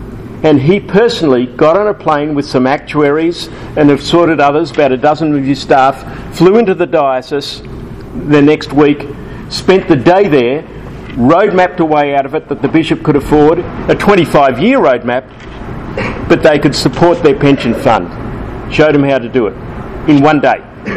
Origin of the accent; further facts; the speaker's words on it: Australia; I'm Irish Catholic, from Australia obviously, but Irish Catholic.